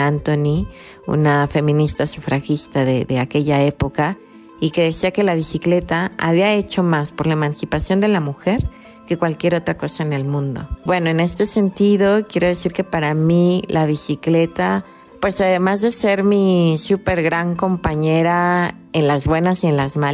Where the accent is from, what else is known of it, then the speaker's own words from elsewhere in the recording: Mexico City, Mexico; born there; also born or lived in Oaxaca; tengo 42 años y nací en la Ciudad de México. En la ciudad de Oaxaca estuve viviendo del 2014 al 2018.